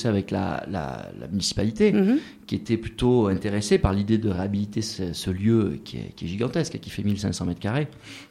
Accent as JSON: {"language": "French", "town": "Digne-les-Bains", "region": "Provence-Alpes-Côte d'Azur", "country": "France", "tie": "born there", "said": "Oui, je suis né à Digne."}